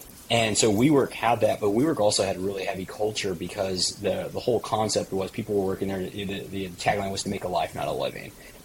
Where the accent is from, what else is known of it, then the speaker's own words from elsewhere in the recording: Texas, United States; moved away as an adult; now in New York City, United States; I was from Texas and went to New York City in 2016, I believe, 16, 17